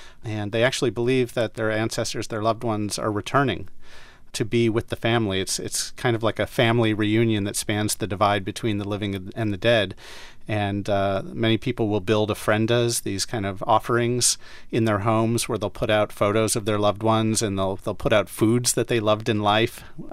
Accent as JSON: {"language": "English", "town": "Cleveland", "region": "Ohio", "country": "United States", "tie": "born or raised there", "said": "I'm very, very much Eastern European Jewish, so no Mexican blood in me. I grew up Jewish in Cleveland, in the suburbs of Cleveland"}